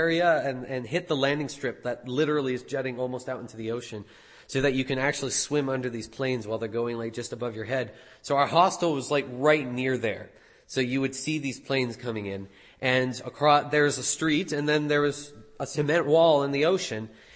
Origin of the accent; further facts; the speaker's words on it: Canada; also born or lived in New Zealand; I remember as a Canadian, I was born in New Zealand, but raised in Canada